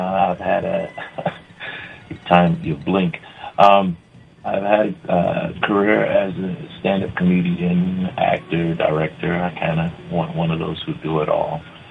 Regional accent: Florida, United States; No, I'm not. I'm actually from Florida, but I'm coming into Texas where my spouse was getting her PhD.

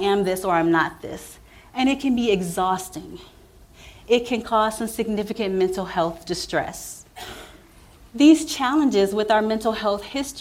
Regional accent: Midwest, United States; So I was raised in the Midwest by a family that pretty much migrated from the South. And so I was raised in a very firm Southern Christian Baptist faith, very traditional.

